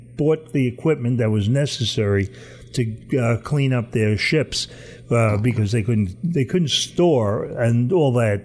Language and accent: English; Howard Beach, New York, United States; I grew up in Howard Beach, which is right on Jamaica Bay.